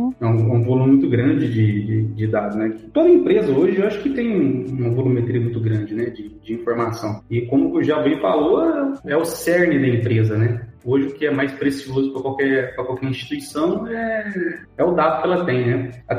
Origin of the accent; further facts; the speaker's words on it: Franca, São Paulo, Brazil; Sou aqui de Franca, capital do calçado